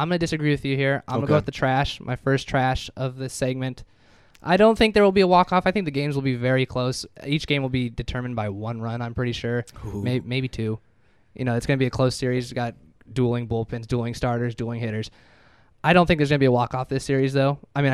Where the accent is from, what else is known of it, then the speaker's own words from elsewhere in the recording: California, United States; this one's kind of biased since we're from the Bay Area here